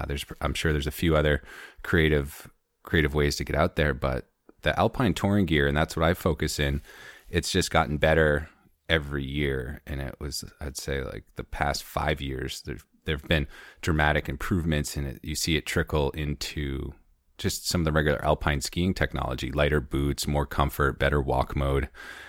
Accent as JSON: {"language": "English", "town": "Conway", "region": "New Hampshire", "country": "United States", "tie": "born or raised there", "also_born_or_lived": "Maine / San Diego / Baja / Madison, New Hampshire", "lives_now": "Jackson, United States", "said": "I am coming from Jackson, New Hampshire, relatively new home. I grew up in Conway. I've had stints in Maine and San Diego, Baja, back to Madison, New Hampshire, and worked my way up to Jackson as of this last April, made a move here."}